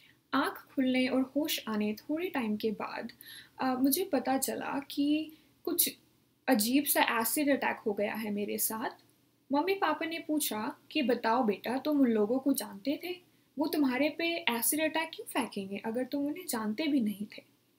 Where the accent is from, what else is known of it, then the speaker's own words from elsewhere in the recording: Rohtak, Haryana, India; और मैं रोहतक हरियाणा की रहने वाली हूँ।